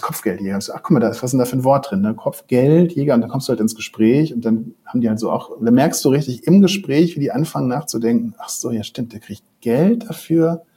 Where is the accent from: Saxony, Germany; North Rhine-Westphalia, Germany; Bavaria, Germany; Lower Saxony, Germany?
North Rhine-Westphalia, Germany; ich komme aus OWL